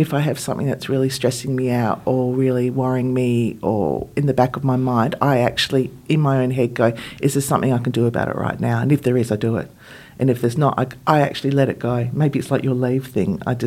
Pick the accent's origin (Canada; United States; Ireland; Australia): Australia; Melbourne, Victoria; I came from Melbourne